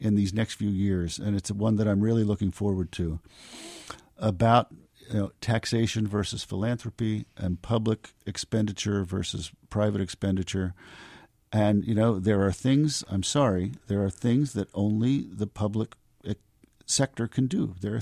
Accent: Morgantown, West Virginia, United States; I mean, I grew up in Morgantown, West Virginia, so I know western Pennsylvania better than I know eastern Pennsylvania.

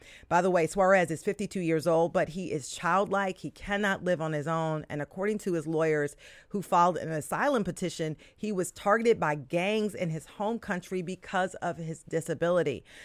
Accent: Washington, District of Columbia, United States; We're from Washington, D.C. area.

